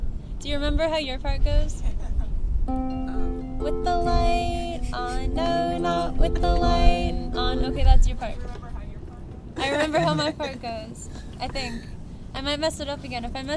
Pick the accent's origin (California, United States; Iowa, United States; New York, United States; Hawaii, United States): California, United States; Santa Barbara; Hey, we're from Santa Barbara, California. Yeah, West Side.